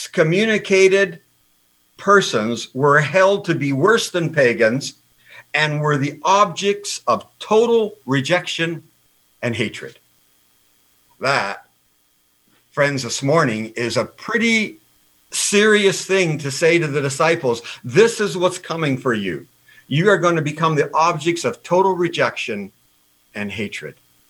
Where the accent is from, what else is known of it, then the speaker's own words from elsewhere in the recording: Canada; So I, as a North American, as a Canadian, when I read about other things happening around the world